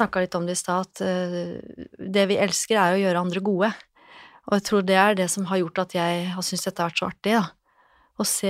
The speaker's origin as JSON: {"language": "Norwegian", "town": "Lillehammer", "region": "Innlandet", "country": "Norway", "lives_now": "Oslo, Norway", "said": "men jeg kom jo fra Lillehammer og tenkte at det er jo ikke aktuelt"}